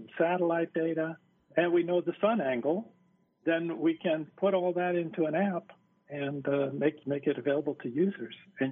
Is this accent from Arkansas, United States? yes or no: no; Seattle, Washington, United States; now in Hawaii, United States; I grew up in the Seattle area where we have plenty of rain, but we don't have the right combination that you need in order to get a rainbow.